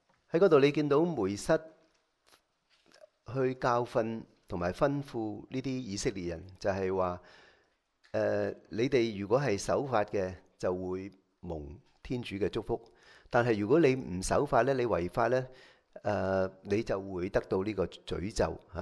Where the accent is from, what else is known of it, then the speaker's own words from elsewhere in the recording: China; 但係仍然咧，我哋中國人咧係都有好多嘅困難要面對過。